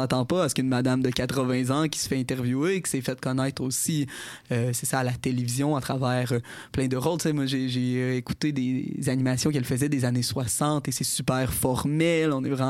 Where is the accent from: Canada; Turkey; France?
Canada; Quebec; pendant la pandémie, j'étais en Beauce et j'ai fait un... de ma région natale